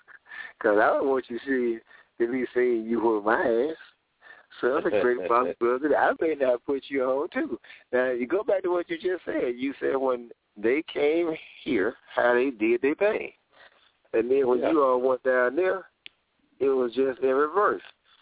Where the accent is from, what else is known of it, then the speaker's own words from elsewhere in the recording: the South, United States; I'm from the South, it's a great possibility, I wouldn't show it either.